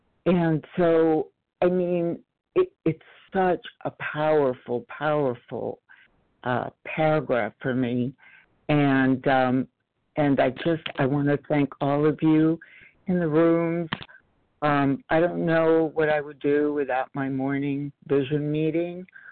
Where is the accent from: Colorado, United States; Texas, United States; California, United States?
California, United States; Los Angeles; I am from Los Angeles.